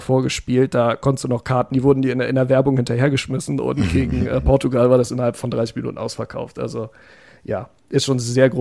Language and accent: German; Bielefeld, North Rhine-Westphalia, Germany; also born or lived in Krefeld; Also ich bin in Krefeld geboren, bin aber die ersten 6 Jahre in Bielefeld aufgewachsen